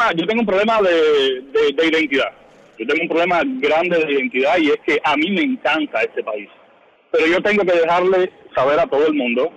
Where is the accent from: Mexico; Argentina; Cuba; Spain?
Cuba; Camagüey; esas emisoras de mi provincia, porque yo vengo de Camagüey, ¿no?